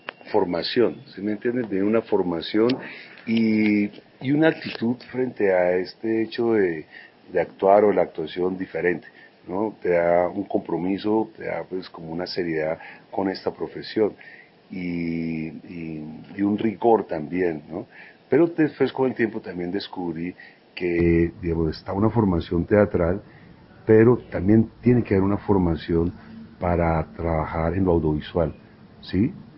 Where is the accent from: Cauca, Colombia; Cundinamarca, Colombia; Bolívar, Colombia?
Bolívar, Colombia; Cartagena; also born or lived in Villanueva; yo nací en la costa, yo soy un caleño, nacido en Cartagena, y la familia de mi mamá toda es costeña. Yo viví un tiempo en Villanueva, Guajira, y pasé muchas vacaciones allá.